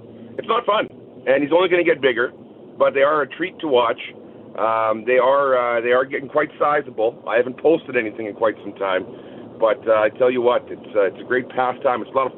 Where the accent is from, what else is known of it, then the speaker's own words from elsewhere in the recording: Manitoba, Canada; I grew up in Manitoba around all these lakes. Never went fishing.